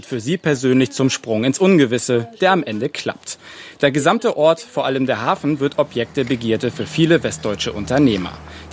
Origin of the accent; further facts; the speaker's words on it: Altwarp, Mecklenburg-Vorpommern, Germany; Ich bin 1994 geboren und in Altwarp aufgewachsen.